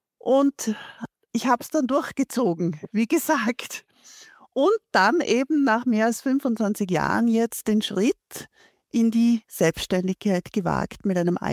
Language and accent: German; Vorarlberg, Austria; Ich bin aus Vorarlberg